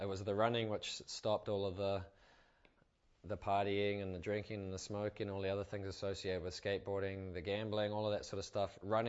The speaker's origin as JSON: {"language": "English", "country": "New Zealand", "accent": "New Zealand", "said": "suddenly with my New Zealand accent and whatnot, I abused that situation."}